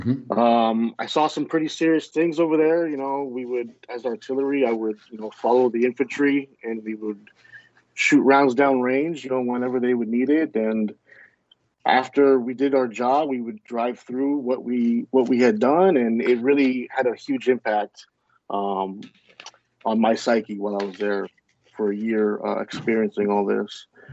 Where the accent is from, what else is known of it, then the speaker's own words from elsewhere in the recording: Los Angeles, California, United States; So yeah, it was the first kind of experience of me leaving my hometown. I grew up in LA, so it was a totally different experience.